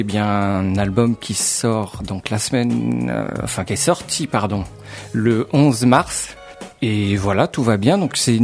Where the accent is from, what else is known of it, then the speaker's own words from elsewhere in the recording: Île-de-France, France; Résident le Val d'Oise depuis ma naissance.